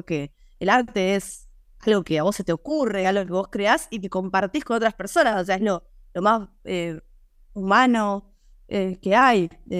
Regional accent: Buenos Aires, Argentina; De Parque Chacabuco, o sea, yo me crié en Parque Chacabuco, pero bueno, en realidad nací en, o sea, cuando nací mis viejos vivían en el barrio chino, en Belgrano, y después se mudaron, pero al toque se mudaron a Parque Chacabuco

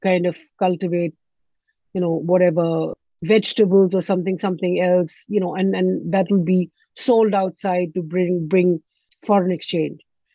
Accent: Punjab, Pakistan; Right now, I am from South Punjab. When I was growing up, you would find water at 10 to 15 feet.

